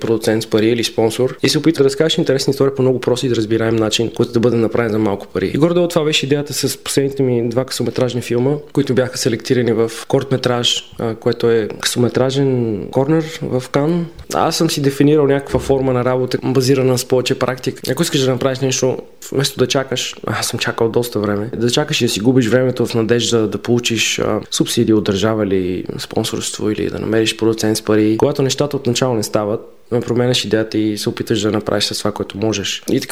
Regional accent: Blagoevgrad, Blagoevgrad Province, Bulgaria; Аз съм от Благоевград.

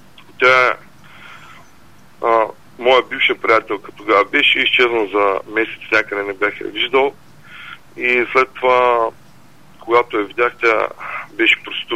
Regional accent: Varna Province, Bulgaria; Аз съм от Варненско.

